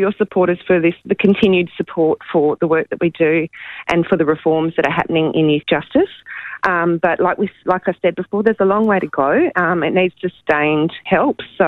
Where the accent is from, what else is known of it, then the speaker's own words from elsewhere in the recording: Western Australia, Australia; In my home state here of WA, it's 41 times